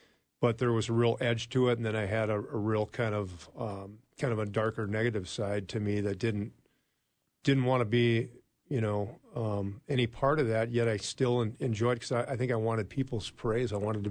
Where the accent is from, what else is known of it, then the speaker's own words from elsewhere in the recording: Edina, Minnesota, United States; Grew up in Edina.